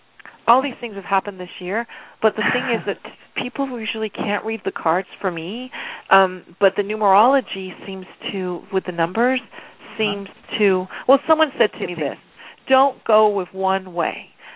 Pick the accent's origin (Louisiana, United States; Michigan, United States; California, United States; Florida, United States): California, United States; from California.